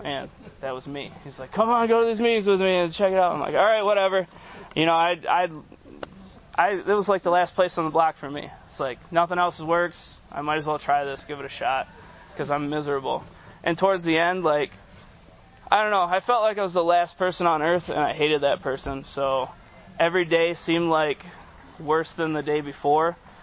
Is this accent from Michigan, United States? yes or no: yes; Michigan, United States; I'm an addict from Michigan